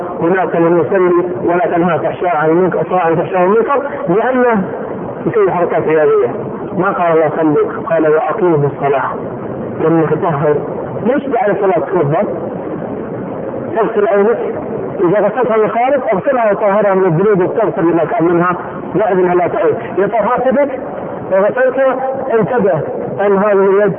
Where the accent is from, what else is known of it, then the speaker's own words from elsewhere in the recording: Saudi Arabia; فهو والله من اطرف الاسر عندنا في السعودية